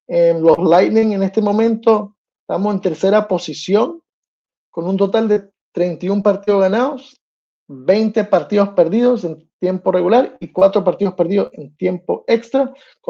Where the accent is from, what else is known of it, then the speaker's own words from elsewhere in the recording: United States; born there; Yo soy de USA. Yo nací aquí en este país.